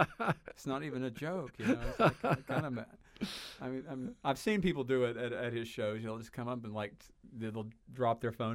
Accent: Knoxville, Tennessee, United States; I mean, I grew up in Knoxville.

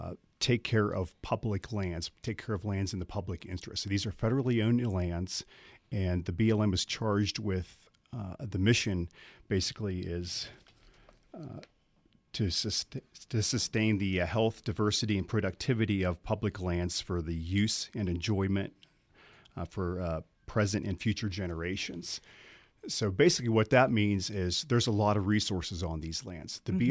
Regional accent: Pennsylvania, United States; I grew up in Pennsylvania, and I spent a lot of time outdoors

